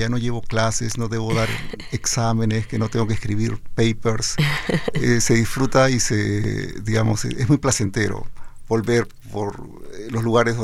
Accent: Peru; Como peruano, tengo además raíces andinas y raíces amazónicas en mi propia familia.

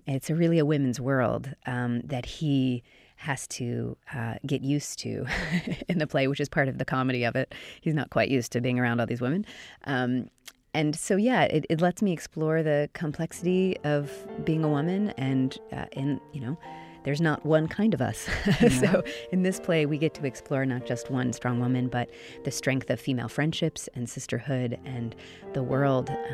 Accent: Decatur, Georgia, United States; I grew up in Decatur, Georgia, went to Decatur High School and Emory University. So I have deep, deep roots in Atlanta.

